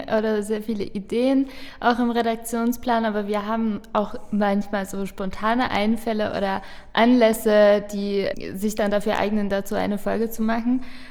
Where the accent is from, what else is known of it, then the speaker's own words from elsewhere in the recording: Hungary; German is a second language; now in Germany; ich komme ja nicht ursprünglich aus Deutschland und meine Familie lebt in Ungarn.